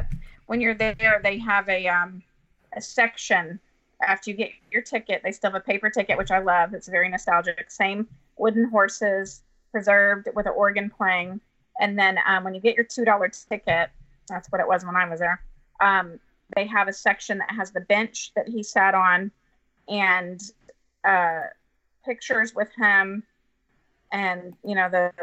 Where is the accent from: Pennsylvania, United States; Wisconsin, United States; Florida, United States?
Florida, United States; now in Houston, United States; I grew up in Florida. I've been to Disney World, Disneyland, both of them.